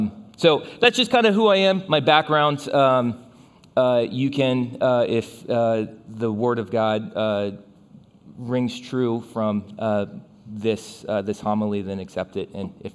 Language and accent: English; Florida, United States; also born or lived in India; I like to say that I'm originally from Florida. I went to school in Florida and came to the Triangle by way of India.